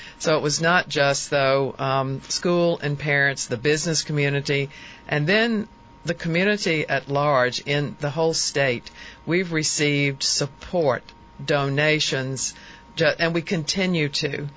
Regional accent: Louisa County, Virginia, United States; I can't say enough about how proud I am of Louisa County. It is my hometown as well, so naturally I'm proud.

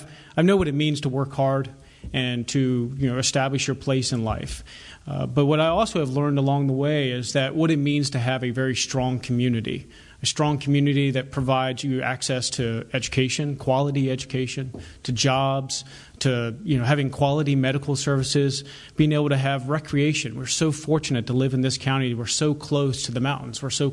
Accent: Hanover, Virginia, United States; I was raised here in Virginia. I claim Hanover as my home. That's where I came into adulthood

